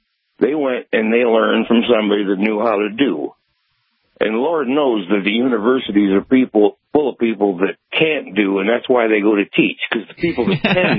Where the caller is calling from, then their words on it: Thunder Bay, Michigan, United States; The Thunder Bay. Up in the top of the mitten.